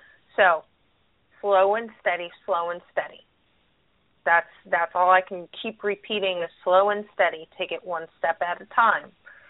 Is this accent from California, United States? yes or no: yes; California, United States; I grew up in California.